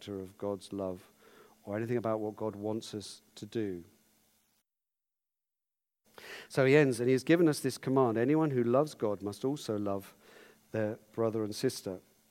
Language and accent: English; United Kingdom; But you know, maybe not hate because I'm British.